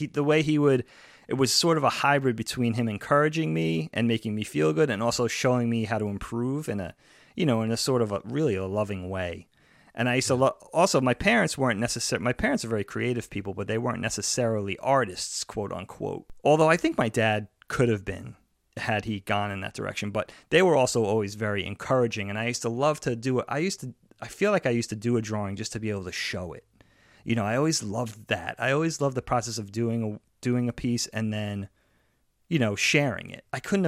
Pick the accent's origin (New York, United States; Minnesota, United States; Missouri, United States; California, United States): New York, United States; Long Island; our high school growing up on Long Island, high school was 9, 10, 11, 12.